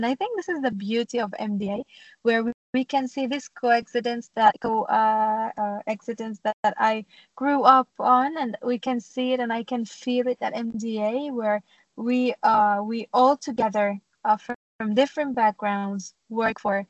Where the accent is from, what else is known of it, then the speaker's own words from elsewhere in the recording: Nazareth, Northern District, Israel; English is a second language; So I grew up in Nazareth, a city filled with faith and history. As a Christian Arab, you know, I was surrounded by a mix of Christians, Muslims, and Jews, living side by side.